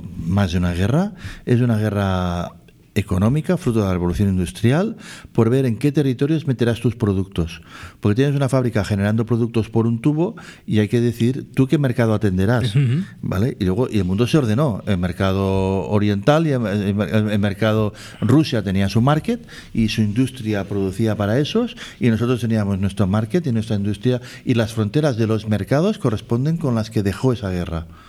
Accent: Figueres, Catalonia, Spain; also born or lived in Girona; Mira, yo nací en Gerona y me crié en Figueras.

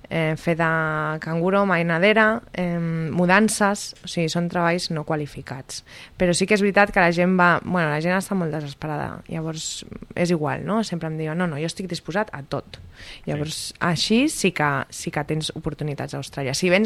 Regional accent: Barcelona, Catalonia, Spain; Jo dic que soc de Barcelona.

